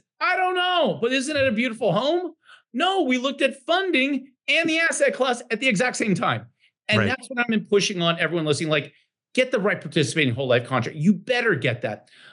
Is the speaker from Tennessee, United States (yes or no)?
yes; Franklin, Tennessee, United States; By the way, I'm from Franklin, Tennessee, and over my window right out there is a big house somebody lives in.